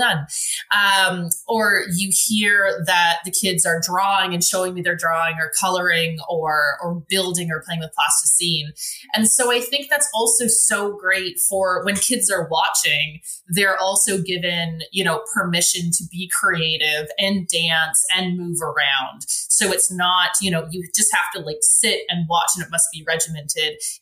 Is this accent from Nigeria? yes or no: no; Germany; now in Canada; So I grew up in West Germany. And when we came back to Canada, we moved to Calgary, Alberta